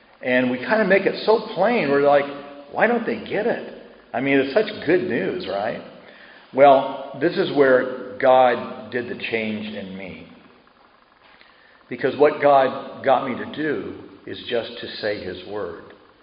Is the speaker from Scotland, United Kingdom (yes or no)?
yes; Scotland, United Kingdom; That proves that I'm Scottish.